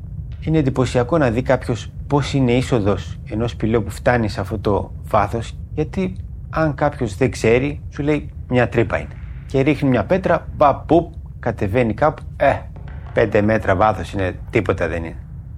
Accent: Greece; now in France; Εγώ έφυγα από εδώ, από Κρήτη, με αεροπλάνο και συνεχίσαμε ταξίδι νότια, 15 Δεκέμβρη 2009. Άλλη νοοτροπία, άλλη κουλτούρα. Για μας τους Έλληνες δεν το συναντάς εύκολα.

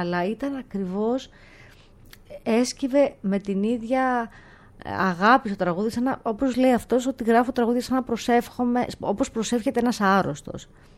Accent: Karpathos, South Aegean, Greece; ένα έθιμο από την ιδιαίτερη πατρίδα μου, την Κάρπαθο

